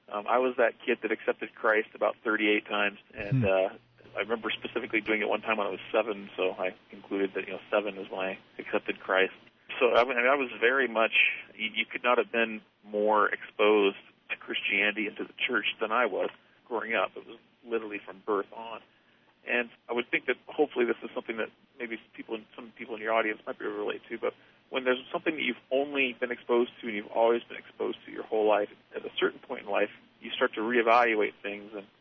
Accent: Arizona, United States; I grew up in Southern Arizona along the Mexican border there, and on a working cattle ranch, and was raised there until I went to college. Went to college up in Phoenix, as mentioned.

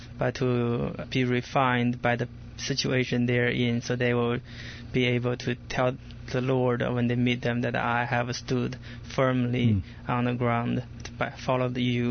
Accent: China; Well, I'm from China

